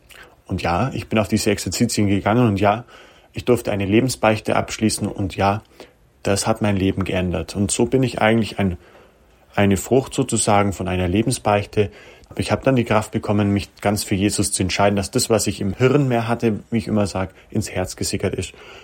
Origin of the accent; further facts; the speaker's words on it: Kempten, Bavaria, Germany; ich möchte trotzdem wieder zurück in meine Heimat, denn ich komme ja aus Kempten, also aus der Diözese Augsburg